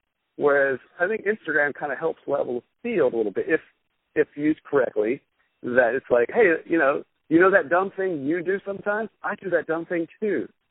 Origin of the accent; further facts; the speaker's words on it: the South, United States; now in New York, United States; Yeah, as a Southerner, too, I've been in New York for almost 11 years now.